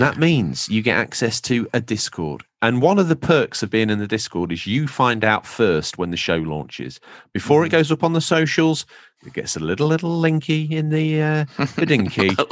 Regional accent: England, United Kingdom; moved away as an adult; now in New York, United States; as an Englishman now living in New York, I find American sports absolutely fascinating.

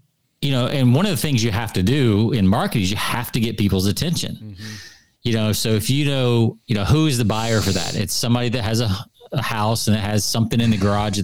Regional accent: the South, United States; I mean, I'm from the South. You're from the South.

